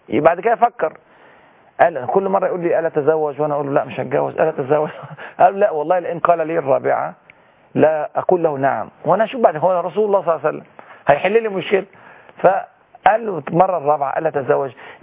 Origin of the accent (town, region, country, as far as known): Egypt